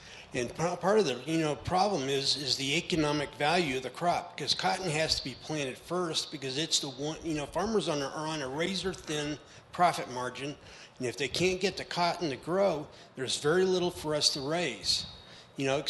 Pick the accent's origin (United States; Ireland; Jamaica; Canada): United States; Texas; I grew up in West Texas where there's nothing but cotton being raised.